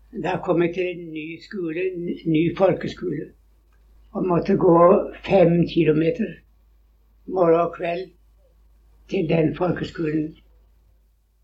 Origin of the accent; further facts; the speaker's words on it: Skjold, Rogaland, Norway; Prestgården hjemme i Skjold, over fjellet fra Ulvevne til prestgården var 5 kilometer å gå.